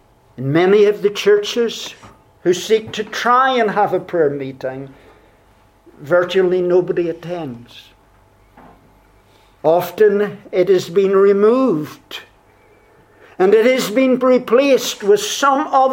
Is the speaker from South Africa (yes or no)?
no; United Kingdom; I've said to you before, I come from Britain.